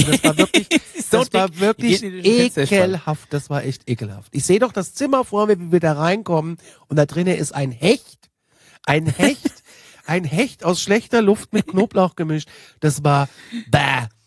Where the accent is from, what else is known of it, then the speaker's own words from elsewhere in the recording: Gudensberg, Hesse, Germany; Früher bei uns in Gutensberg, wo ich bin, the place to be in Nordhessen, da gab es immer den Viehmarkt.